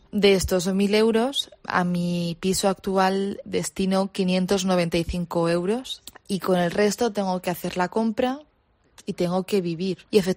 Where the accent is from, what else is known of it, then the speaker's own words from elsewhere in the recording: Zaragoza, Aragon, Spain; moved away as an adult; now in Madrid, Spain; Yo soy de Zaragoza, vine a Madrid por el tema de que tenía que estudiar un máster.